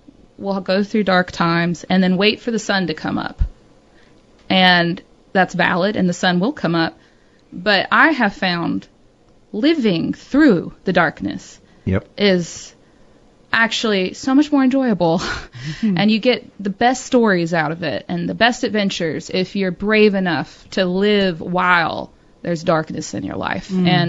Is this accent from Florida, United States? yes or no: yes; Florida, United States; And it's just a lot of natural wisdom growing up in Florida.